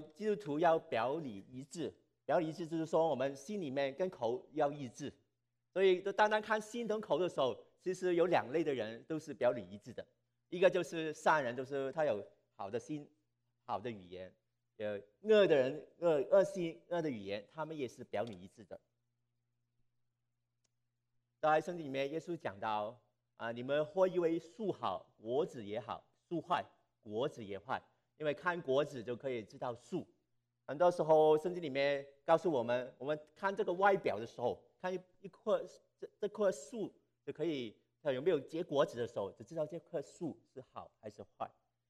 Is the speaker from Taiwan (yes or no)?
no; China; 这个就是好像我们中国人讲的话，心口不一，口蜜腹剑。